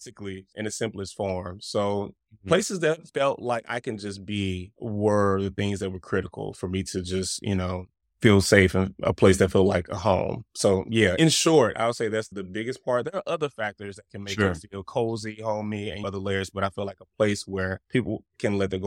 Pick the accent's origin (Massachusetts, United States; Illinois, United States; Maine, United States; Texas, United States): Illinois, United States; East St. Louis; So yeah, I'm originally from East St. Louis, born and raised.